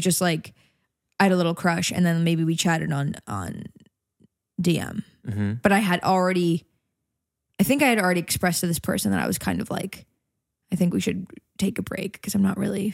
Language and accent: English; United States; Because well, I'm from America.